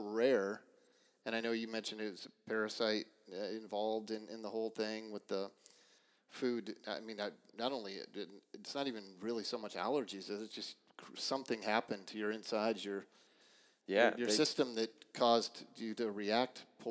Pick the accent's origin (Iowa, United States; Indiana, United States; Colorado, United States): Iowa, United States; Ames; There are so many, you know, growing up in Ames, you know, there's so many names I can look back in the past.